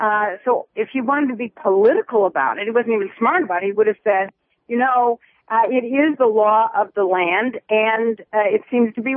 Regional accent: Cleveland, Ohio, United States; Mitt Romney has decided to go to Ohio, to my hometown of Cleveland, and also to Pittsburgh.

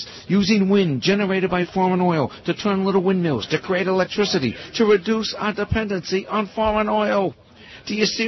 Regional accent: Massachusetts, United States; I am from Massachusetts, and I'm proud. I'm from the land of the pilgrims, okay? I'm from the land of the revolution.

